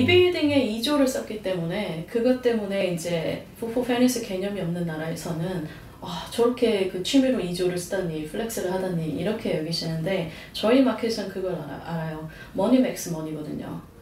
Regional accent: South Korea; 저도 이제 한국인이라

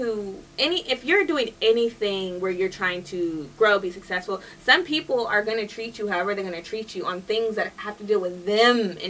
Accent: California, United States; I'm from Cali. I don't need too much.

